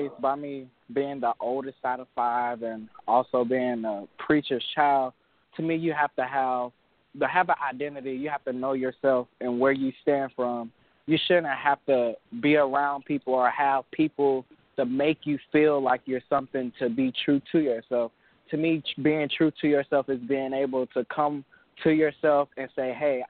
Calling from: Myrtle Beach, South Carolina, United States; I'm calling from Myrtle Beach.

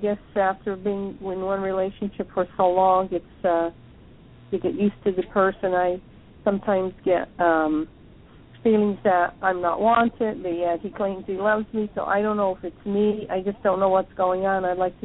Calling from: Pennsylvania, United States; I'm calling from Pennsylvania.

